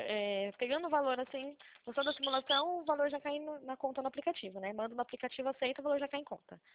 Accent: Pirassununga, São Paulo, Brazil; sou de Pirassununga, interior de São Paulo.

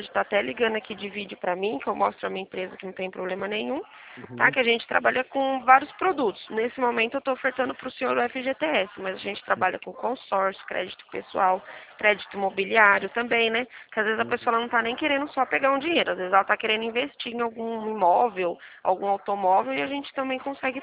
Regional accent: Pirassununga, São Paulo, Brazil; Eu sou de Pirassununga, interior de São Paulo.

